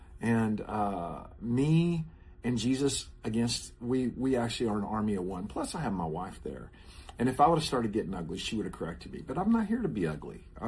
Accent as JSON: {"language": "English", "region": "Texas", "country": "United States", "said": "I was being persecuted because I'm a Texan, because I'm an American, and people hate Americans."}